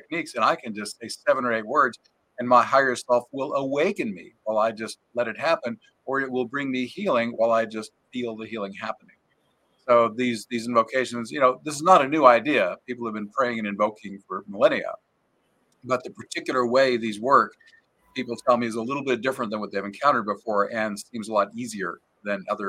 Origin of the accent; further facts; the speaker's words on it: Oklahoma, United States; moved away as an adult; Until I was 41, I was born and raised in Oklahoma here in the United States and had more mainstream jobs.